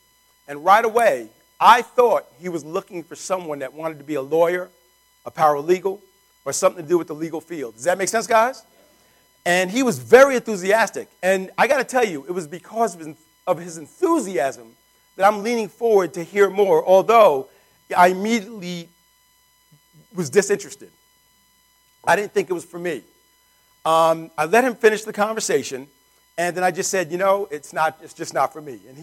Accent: Brooklyn, New York, United States; also born or lived in Queens; now in Long Island, United States; I was born in Brooklyn, pretty much raised there, and then lived in Queens. Now I live on Long Island.

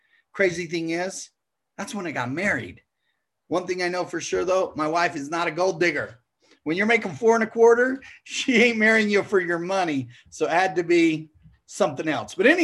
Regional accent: Utah, United States; I know we're from Utah.

